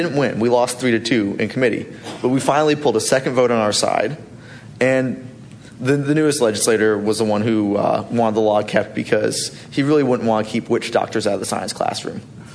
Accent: Baton Rouge, Louisiana, United States; lives 25 minutes away from where I grew up in Baton Rouge.

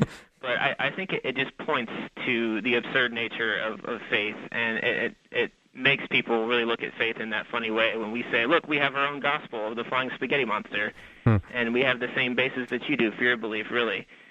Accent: North Augusta, South Carolina, United States; Well, I come from South Carolina. I was born in North Augusta, South Carolina, raised there all my life. Religion utterly permeates our society down here.

